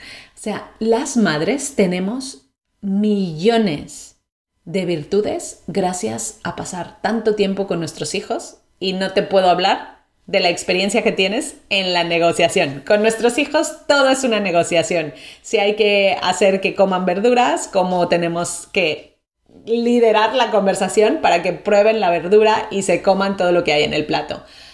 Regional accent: Mexico; accent: Mexican; Yo, por ejemplo, sé que soy mexicana, sé que tengo un acento distinto y no lo voy a cambiar.

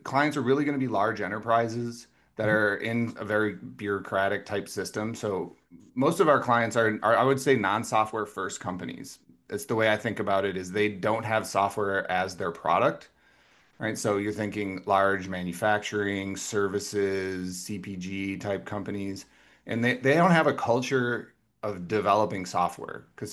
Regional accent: Minnesota, United States; I grew up in Minnesota, and I actually grew up on a river in Minnesota that was a smallmouth bass river.

